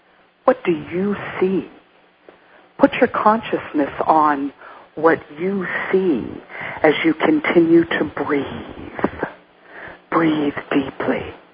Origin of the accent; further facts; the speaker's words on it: United States; I would say that as an American peoples, we absolutely have to be very, very cognizant about what we put in our mouth.